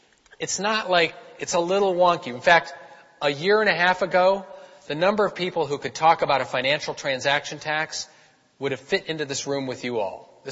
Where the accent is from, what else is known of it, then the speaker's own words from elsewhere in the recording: Boston, Massachusetts, United States; And I said, "Well, I'm from Boston. Taunton, you know, I got people in Taunton."